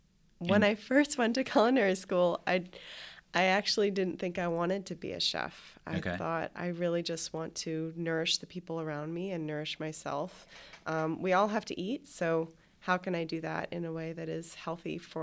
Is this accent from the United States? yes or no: yes; New York, United States; now in Los Angeles, United States; I'm from New York originally. I moved to LA about 2 years ago